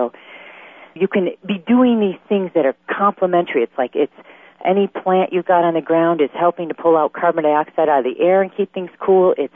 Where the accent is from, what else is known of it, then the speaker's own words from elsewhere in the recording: Chicago, Illinois, United States; I mean, I grew up in Chicago, and I was in Cleveland during 2003 when the East Coast blackout occurred.